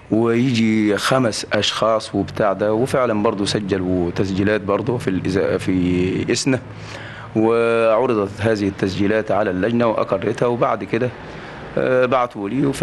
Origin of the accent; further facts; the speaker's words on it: Al Minshah, Sohag Governorate, Egypt; born there; مكان الميلاد المنشاة، وهي مركز وتقع في محافظة سوهاج.